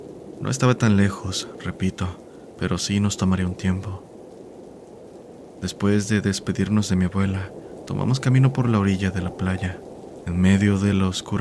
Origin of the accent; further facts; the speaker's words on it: Corinto, Chinandega, Nicaragua; cuando tenía alrededor de 7 años, en Corinto, municipio de Chinandega, lugar de donde soy oriundo.